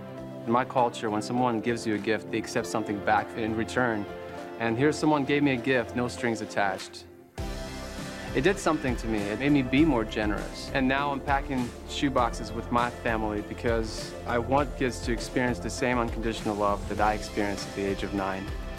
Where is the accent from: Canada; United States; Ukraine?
Ukraine; Kyiv; I was born and raised in Kiev, Ukraine. I was born to a Christian family. My father was an underground minister in Kiev.